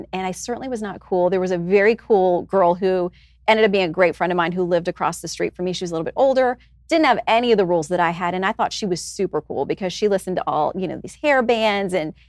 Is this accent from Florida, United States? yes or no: yes; Tallahassee, Florida, United States; I grew up in Tallahassee, so I had a full ride to Florida State academically, and it made sense to stay home and be in Florida